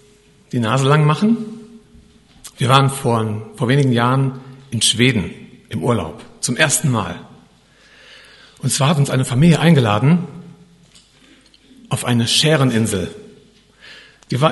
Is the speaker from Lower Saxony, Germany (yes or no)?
no; Rhineland-Palatinate, Germany; moved away; Sie stammt aus meiner alten Heimat, aus dem Hunsrück.